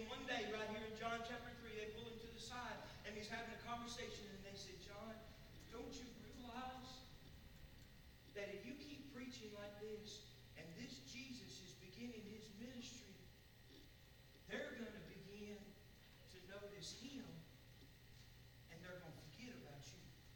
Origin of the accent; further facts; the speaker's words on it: Alabama, United States; And I'm American, Alabamaized, okay?